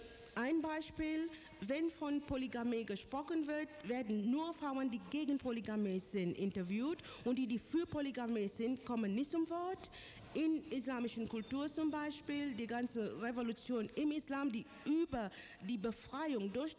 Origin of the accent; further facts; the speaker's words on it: Mombasa, Mombasa County, Kenya; moved away as an adult; also born or lived in Mahé, Seychelles; now in Germany; ich komme aus Seychellen, aus Mahé. Ab meinem 7. Lebensjahr bin ich nach Mombasa gegangen und dort bin ich aufgewachsen. Mit 23 bin ich nach Deutschland gekommen, 1965. Und bis jetzt lebe ich überwiegend in Deutschland.